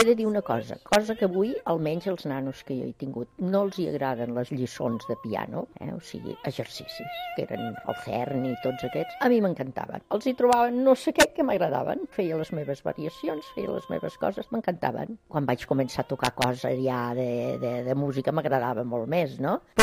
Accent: Lleida, Catalonia, Spain; born there; tinc 75 anys i vaig néixer a Lleida.

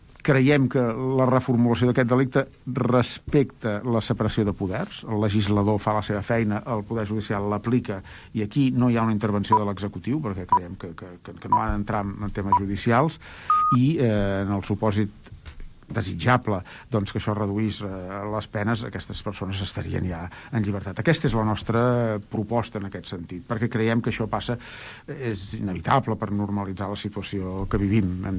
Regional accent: Sant Quirze de Besora, Catalonia, Spain; also born or lived in Vic; Jo vaig néixer a Vic, soc fill de Sant Quirze de Besora, però vaig néixer a Vic tècnicament, diguéssim, i he vist des de fa molts anys que ens vam casar amb l'Anna i estem arrelats a Vic.

